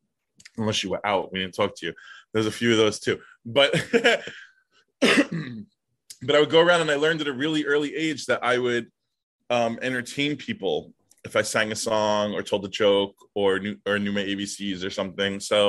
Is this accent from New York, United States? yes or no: yes; Brooklyn, New York, United States; Yeah, my great-grandfather, when he moved here, through Ellis Island, tried to get a house on this street in Brooklyn.